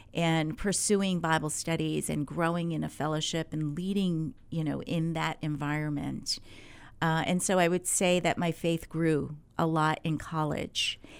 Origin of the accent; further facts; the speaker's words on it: Fishkill, New York, United States; I grew up in a little town called Fishkill, New York. It's just north of Manhattan and south of Albany. So born and raised in Fishkill, New York.